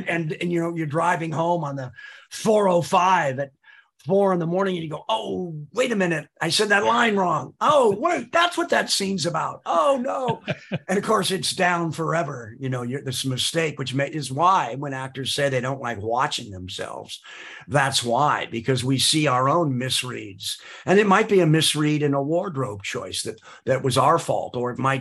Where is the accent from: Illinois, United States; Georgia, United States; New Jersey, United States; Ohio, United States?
Georgia, United States; accent: Georgia; kind of put to squint with my Georgia accent.